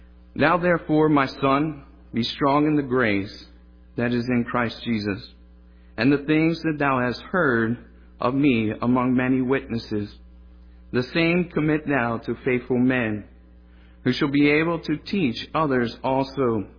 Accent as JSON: {"language": "English", "region": "Pennsylvania", "country": "United States", "lives_now": "Gaston, United States", "said": "If you're wondering why I don't have a southern accent, I am a transplant from Pennsylvania."}